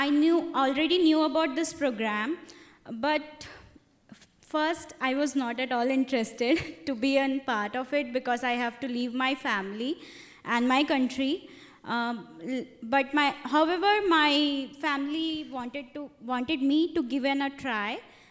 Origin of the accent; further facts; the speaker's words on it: Chhattisgarh, India; India has 29 states, and I am from Chhattisgarh, exactly central part of India.